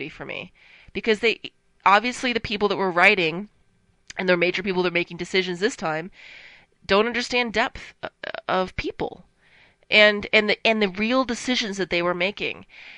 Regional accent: United States; I know, that doesn't speak very highly of me, I'm an American, so what can I say?

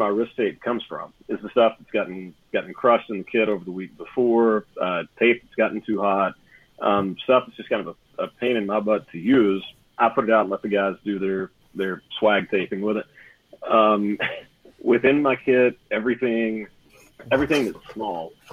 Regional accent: Texas, United States; You had to know the local emergency number, which is something I grew up with in Deep East Texas

